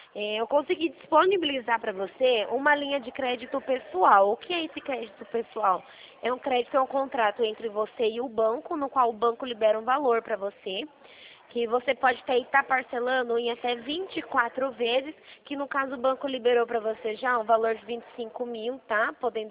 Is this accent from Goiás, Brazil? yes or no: no; Rio Claro, São Paulo, Brazil; Eu sou daqui de Rio Claro